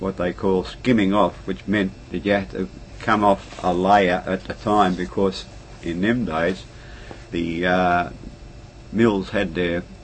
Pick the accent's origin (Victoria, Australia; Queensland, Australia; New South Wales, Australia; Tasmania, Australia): New South Wales, Australia; Sydney; Yeah. No, Ultimo.